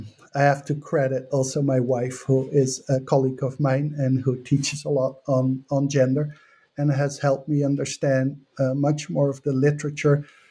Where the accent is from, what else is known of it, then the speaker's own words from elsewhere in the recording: Netherlands; I come from the Netherlands, which is nowhere near as emancipated as it thinks it is.